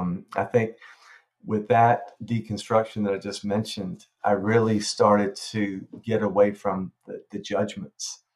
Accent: Alabama, United States; I grew up in North Alabama in the Church of Christ, actually.

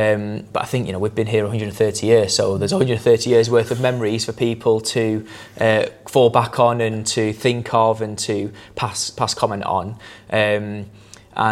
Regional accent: Blackpool, North West England, United Kingdom; I'm from Blackpool

